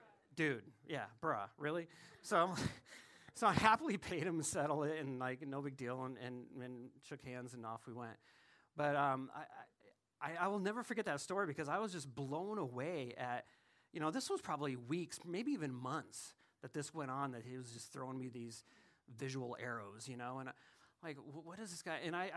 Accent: South Dakota, United States; I grew up in South Dakota, so y'all don't know snow and freezing.

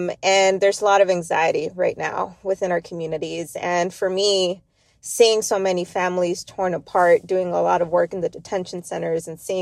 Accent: Laredo, Texas, United States; my story of being born and raised in Laredo, Texas. So it's right. Laredo's right on the Rio Grande River.

